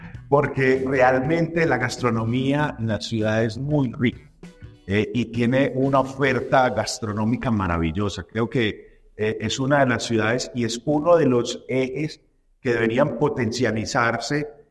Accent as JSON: {"language": "Spanish", "town": "Manizales", "region": "Caldas", "country": "Colombia", "said": "pero yo me quedo aquí en mi tierra. Y ella me dijo, hombre, pregúntale al menos a tu familia, consúltalo con él. Yo lo hablé con mi esposa. Mi esposa tenía su trabajo también en Manizales. Toda nuestra familia estaba y toda nuestra vida estaba ya desarrollada en Manizales."}